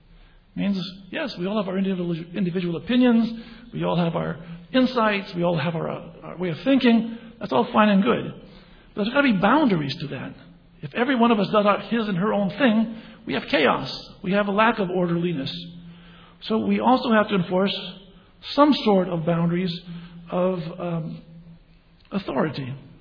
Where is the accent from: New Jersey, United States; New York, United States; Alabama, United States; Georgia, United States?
New York, United States; Rabbi Halevi, I'm from New York, I'm a visitor, I'm a rabbi, I would like to meet you.